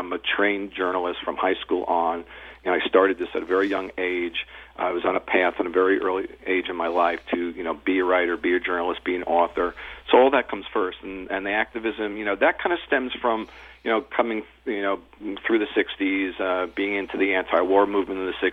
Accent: New York, United States; because we grew up in New York, decrim. It was hard to get arrested for pot in New York in the 70s.

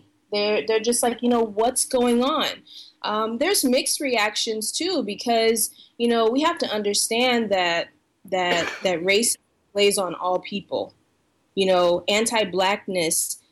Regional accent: Tulsa, Oklahoma, United States; I heard about the shooting in Tulsa, my hometown

